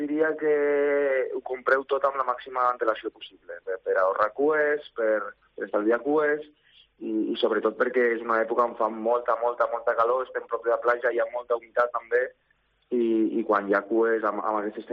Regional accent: Benicarló, Valencian Community, Spain; jo sóc de Benicarló i estic molt, molt a prop d'aquest gran festival.

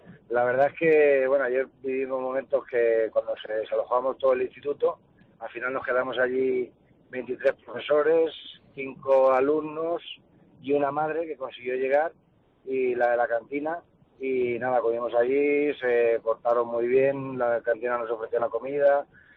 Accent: Tarazona, Spain; now in Albacete, Spain; Yo soy de Tarazona, pero vivo en Albacete.

